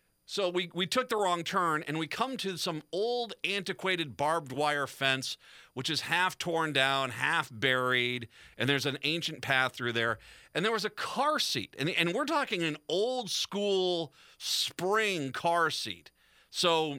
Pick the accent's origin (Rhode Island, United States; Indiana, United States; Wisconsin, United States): Rhode Island, United States; Wickford; speaking of growing up in the East Coast, in Rhode Island, when I was a kid, and I'm not joking when I said this, I used to live in Wickford, East Greenwich.